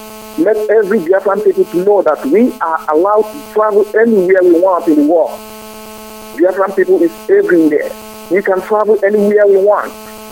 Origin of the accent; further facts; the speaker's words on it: Nigeria; now in Netherlands; I am calling from Holland. But I'm from Inembano, Biafran land.